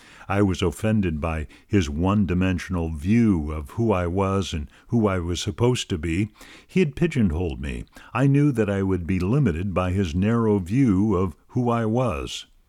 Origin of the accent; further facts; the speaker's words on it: Jackson, Mississippi, United States; I was born in Mississippi in 1952 when Jim Crow segregation was still very much alive, and became acquainted with the Lutheran Church Missouri Synod when I was 9 years old. I was baptized at the age of 10 at St. Paul Lutheran Church in Jackson, Mississippi